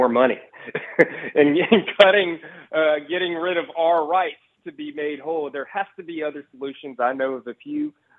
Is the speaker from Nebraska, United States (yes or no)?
no; Lake Charles, Louisiana, United States; Sure was. Born and raised in Lake Charles in Sulphur. I'm in Lake Charles right now.